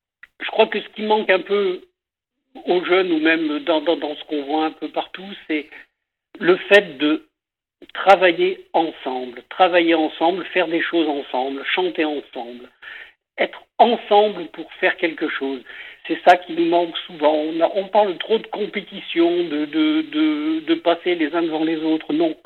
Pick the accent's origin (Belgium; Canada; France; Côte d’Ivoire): France; Auvergne-Rhône-Alpes; moved away as an adult; also born or lived in Paris region; Ma femme et moi, on est des vieux dauphinois.